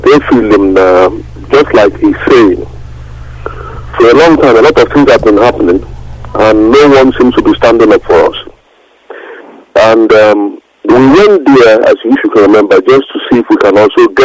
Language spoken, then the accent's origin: English; Imo, Nigeria; Instead of me to say I come from Imo State or from where I'm from, University of Baton, I said I come from Fadi.